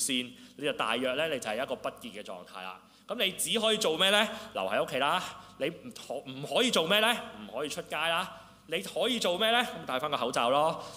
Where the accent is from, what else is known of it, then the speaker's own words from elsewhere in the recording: China; 即係我哋中國人咧，好有智慧嘅